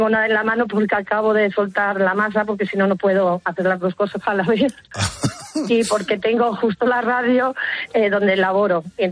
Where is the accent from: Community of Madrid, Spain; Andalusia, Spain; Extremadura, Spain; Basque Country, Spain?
Community of Madrid, Spain; moved away as an adult; Y soy madrileña.